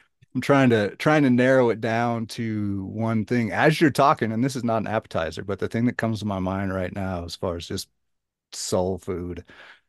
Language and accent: English; Oklahoma, United States; So I'm from Southern Oklahoma originally